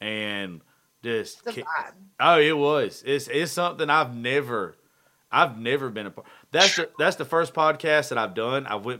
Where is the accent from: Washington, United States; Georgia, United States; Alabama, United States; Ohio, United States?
Georgia, United States; now in Nashville, United States; We're all from Georgia.